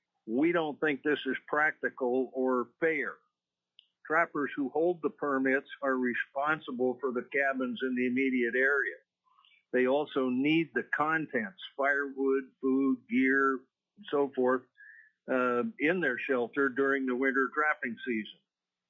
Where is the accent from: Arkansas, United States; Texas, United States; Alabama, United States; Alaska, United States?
Alaska, United States; Fairbanks; I'm from Fairbanks.